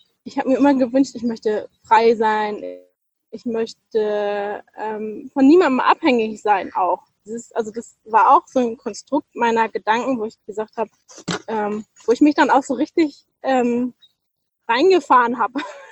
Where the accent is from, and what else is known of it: Northern Germany, Germany